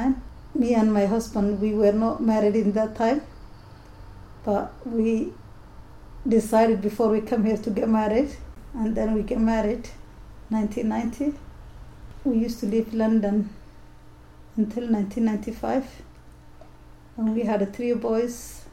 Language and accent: English; Somalia; English is a second language; now in United Kingdom; The problem is that my kids, they are British, and I'm from Somalia. So we have 2 different cultures, different language.